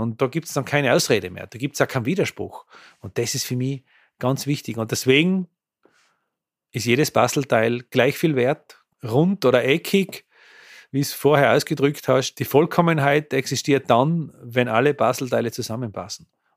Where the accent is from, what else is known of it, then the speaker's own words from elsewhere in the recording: Amlach, Tyrol, Austria; jetzt haben wir nicht einmal einen Skilift, keine Piste in Amlach, wo ich aufgewachsen bin.